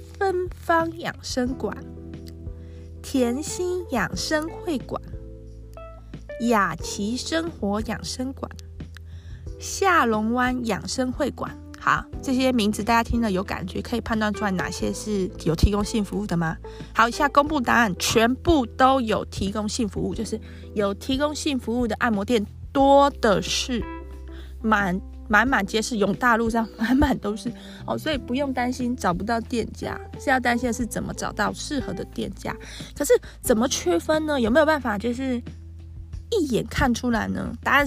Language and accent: Chinese; Tainan, Taiwan; 因为我是台南人，所以我觉得推广在地产业